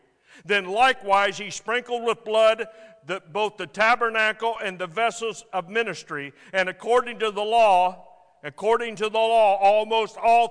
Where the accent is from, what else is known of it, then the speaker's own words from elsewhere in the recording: United States; As an American, I have the freedom to complain